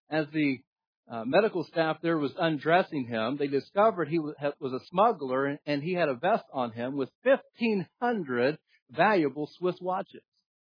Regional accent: United States; born there; The reason I was born in America is because of what he had done.

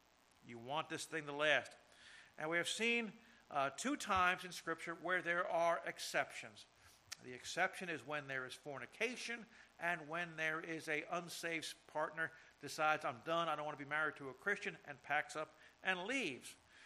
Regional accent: New Jersey, United States; My wife left her family to follow me back to my hometown to stay in New Jersey. And we've been here for 32 years.

